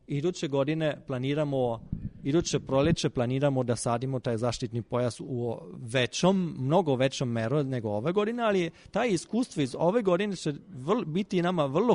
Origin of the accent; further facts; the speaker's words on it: Germany; Serbian is a second language; now in Serbia; ja kao Nemac moram primetiti da ovde u Srbiji ima veliki disciplina što se tiče kraja radnog vremena.